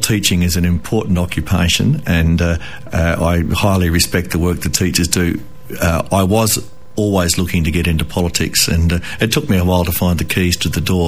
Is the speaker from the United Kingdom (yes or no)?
no; Nyabing, Western Australia, Australia; Well, I grew up in Nyabing, which is a very small country town east of Katanning, a district population of 450. So I grew up on a wheat and sheep farm.